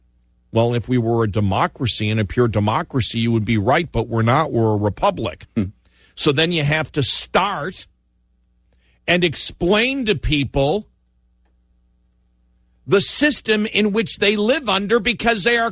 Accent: New York, United States; well, actually, no, I'm originally from New York

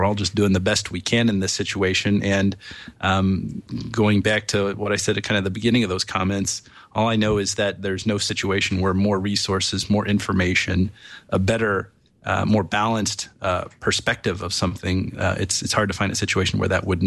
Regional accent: Chicago, Illinois, United States; Perhaps I'm biased in this analysis because I come from Chicago, here in the Seventh Circuit

